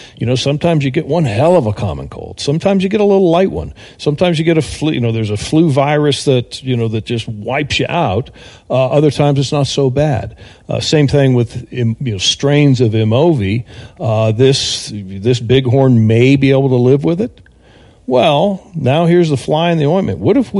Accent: Texas, United States; I came from Texas, and I go down to Houston

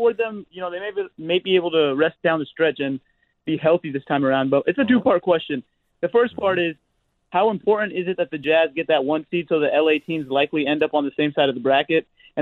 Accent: Seattle, Washington, United States; I'm from Seattle.

